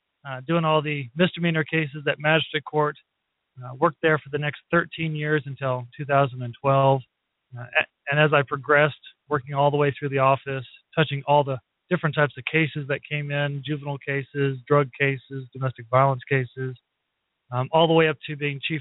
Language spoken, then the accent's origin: English; Los Lunas, New Mexico, United States; also born or lived in Albuquerque; I'm originally from Los Lunas, just south of Albuquerque. Grew up there, born in Albuquerque.